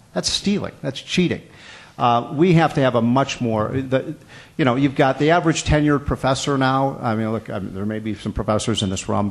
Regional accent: Virginia, United States; And every college in the state, in my home state of Virginia

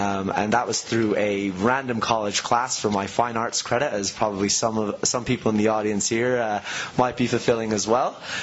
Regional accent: Logan, Utah, United States; also born or lived in Ireland; I'm Irish originally, and I moved to the U.S. when I was very young. Moved to Logan, Utah, of all places in the world.

